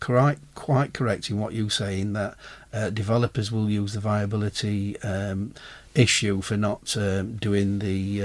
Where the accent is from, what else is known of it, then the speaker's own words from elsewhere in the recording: Sheffield, Yorkshire and the Humber, United Kingdom; moved away as an adult; now in Devon, United Kingdom; I'm from Sheffield. So, yeah. I mean, I came to Devon 35 years ago in the Royal Air Force.